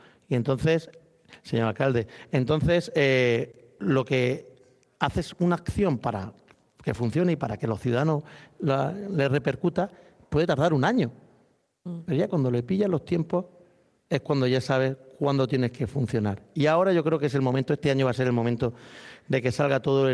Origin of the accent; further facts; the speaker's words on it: Region of Murcia, Spain; Eso supone perder el contacto con mis amigos, el contacto con mi pueblo, el contacto con Murcia.